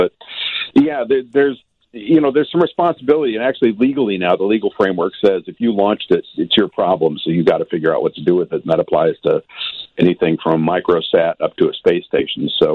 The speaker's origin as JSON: {"language": "English", "town": "Los Angeles", "region": "California", "country": "United States", "tie": "born or raised there", "said": "Vivid Video in Los Angeles, my hometown"}